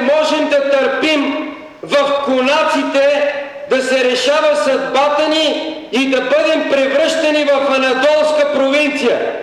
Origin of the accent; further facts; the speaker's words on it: Blagoevgrad Province, Bulgaria; Той е кандидат за народен представител в моя роден край, Пиринския.